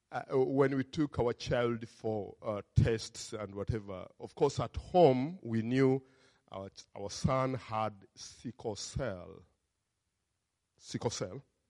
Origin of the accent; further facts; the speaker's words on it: Uganda; English is a second language; moved away; we come from Uganda, a former British colony, and the British brought Christianity there